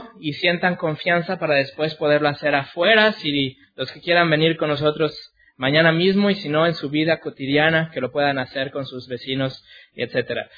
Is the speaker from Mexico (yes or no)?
yes; Mexico; moved away; also born or lived in Montreal, Canada; como el pastor lo acaba de decir, yo soy nacido en México, aunque claramente parezco que soy alemán, pero soy nacido en México. Algunos de ustedes están confundidos, ¿verdad? Pero sí, soy mexicano. Después de que crecí en México, me fui a vivir a Canadá. Viví en Montreal por años